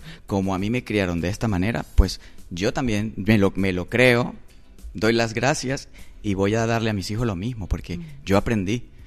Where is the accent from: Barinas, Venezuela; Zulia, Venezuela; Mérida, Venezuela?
Mérida, Venezuela; Y siempre quería hablar de mi país, de mi tierra, porque yo soy de Mérida.